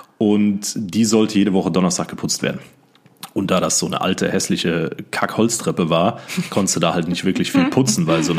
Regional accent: Siegen, North Rhine-Westphalia, Germany; in meiner Heimatstadt in Siegen gearbeitet habe und meine Wohnung war, weiß ich nicht, vielleicht 20 Minuten von meinem Elternhaus weg

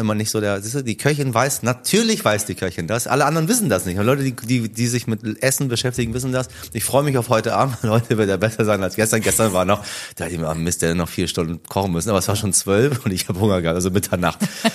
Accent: Iran; kann ich mich tatsächlich an ein ganz normales Leben als Kind im Iran erinnern.

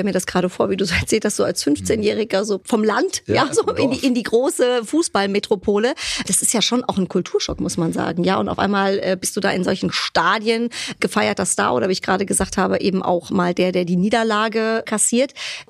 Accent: Frankfurt, Hesse, Germany; ich als Frankfurter Mädche

